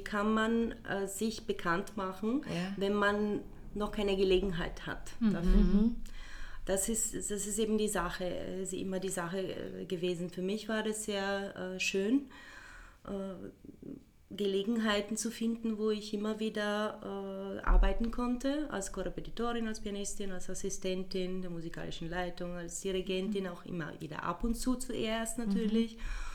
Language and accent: German; Milan, Lombardy, Italy; German is a second language; now in Vienna, Austria; So, ich bin in Mailand aufgewachsen und ich habe Klavier abgeschlossen.